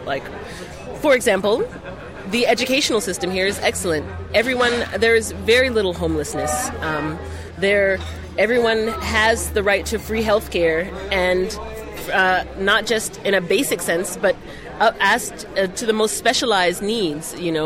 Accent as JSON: {"language": "English", "region": "California", "country": "United States", "said": "I'm being from the Bay Area."}